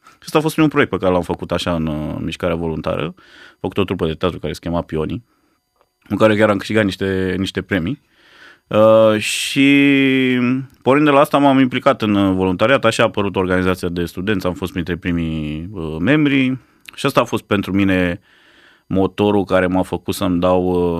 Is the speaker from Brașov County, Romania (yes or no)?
no; Târgu Jiu, Gorj County, Romania; now in United States; am copilărit, am crescut în Târgu Jiu, am fost la un liceu de informatică